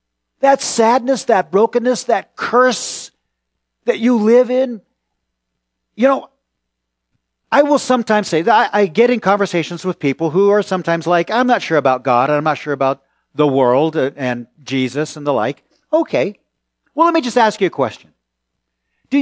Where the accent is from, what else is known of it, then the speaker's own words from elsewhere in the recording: Walnut Creek, California, United States; when I was growing up in Walnut Creek on Palmer Road